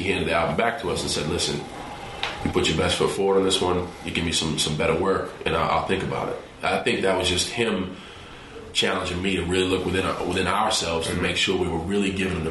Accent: West Newbury, Massachusetts, United States; I'm from West Newbury, dude. That's the country.

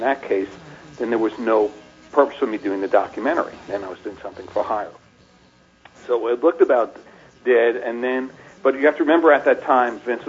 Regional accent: Northeast, United States; I grew up in the Northeast, so I grew up watching WWF

